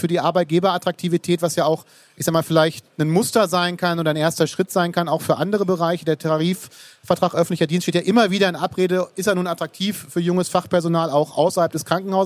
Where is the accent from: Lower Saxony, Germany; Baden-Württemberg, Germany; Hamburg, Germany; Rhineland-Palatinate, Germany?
Lower Saxony, Germany; ich muss ja als Niedersachse und Nordrhein-Westfalen mal gucken, wo liegt Aschaffenburg.